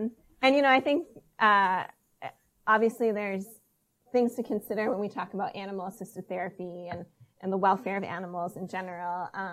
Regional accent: Amherst, Massachusetts, United States; I grew up in Amherst, and I went to undergrad at Mount Holyoke College, which is an all-women's school in South Hadley, Massachusetts.

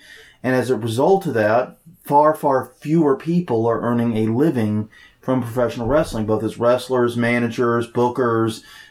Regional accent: South Carolina, United States; I grew up in South Carolina, and Jim Cornette is describing town names in South Carolina.

